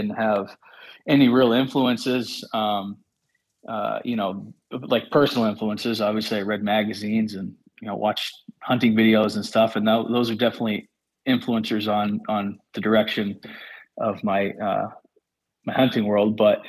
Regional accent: New Hampshire, United States; also born or lived in New York; Okay, so I'm from New Hampshire. This is where I grew up. I lived in New York for a few years during college, but other than that, I've lived here my whole life.

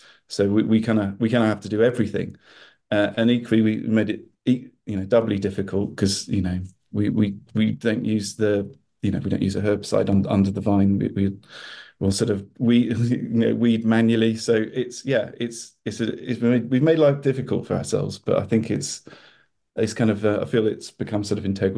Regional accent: Wales, United Kingdom; I think so. I mean, I guess like we're Welsh, which probably makes us a little bit different.

